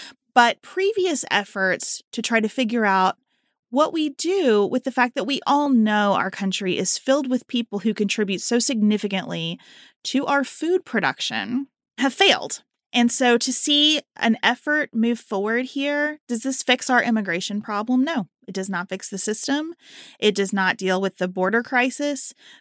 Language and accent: English; United States; You know, just sitting here as an American citizen, not as a party warrior